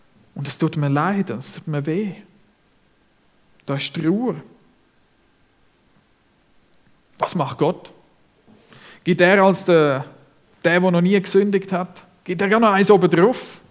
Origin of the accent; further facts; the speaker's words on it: Zurich, Switzerland; Ich bin ja als Zürcher nicht im katholischen Kontext aufgewachsen.